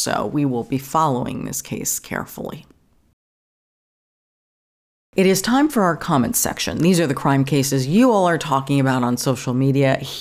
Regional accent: New York, United States; This one is of the few things I know growing up in New York, Ronkonkoma Station.

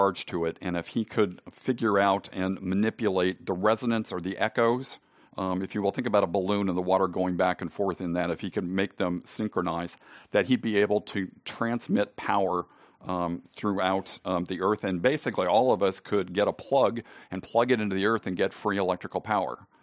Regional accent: California, United States; I'm a Californian. I can say this. A Southern Californian.

